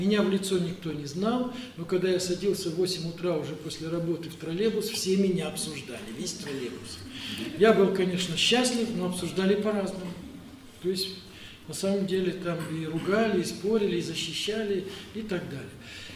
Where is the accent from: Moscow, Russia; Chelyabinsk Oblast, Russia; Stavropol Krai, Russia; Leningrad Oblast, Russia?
Chelyabinsk Oblast, Russia; Я сам родом из Емельяновской, Челябинской области.